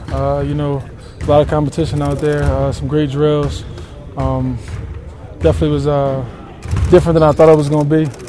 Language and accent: English; Philadelphia, Pennsylvania, United States; I'm going back home to my hometown in Philly